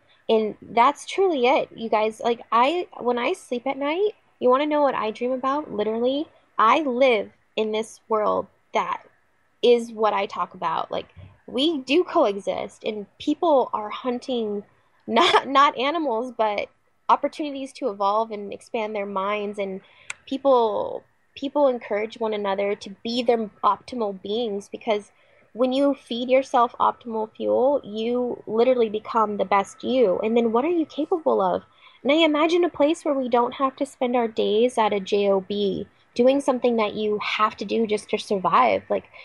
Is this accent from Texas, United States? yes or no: no; Lemon Grove, California, United States; my hometown has started its own little permaculture group. People all over Lemon Grove, a little town within San Diego, are growing food.